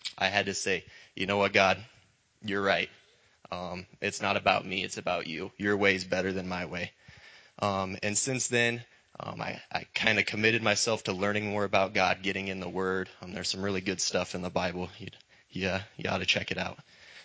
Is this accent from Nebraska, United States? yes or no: yes; Oconto, Nebraska, United States; I'm from Oconto, Nebraska, which is a big city of about 150 people.